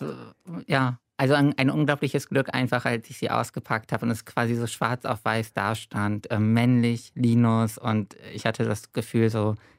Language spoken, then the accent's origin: German; Bremen, Germany; born there; Ich hatte das Problem, dass ich nicht gebürtig aus Berlin komme, sondern aus Bremen.